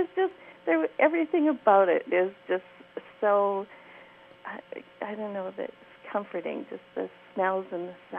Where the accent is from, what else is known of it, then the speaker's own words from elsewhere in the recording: Cohasset, Massachusetts, United States; I grew up in Cohasset